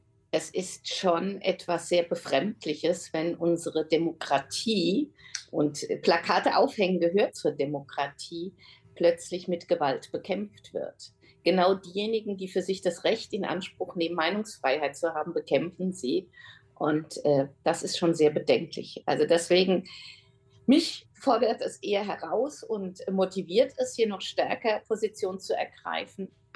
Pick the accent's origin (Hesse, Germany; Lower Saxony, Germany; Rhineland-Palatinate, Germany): Rhineland-Palatinate, Germany; Mainz; als Ortsvorsteherin hier direkt vor Ort in meiner Heimatgemeinde in Mainz-Hechtsheim mitbewegen konnte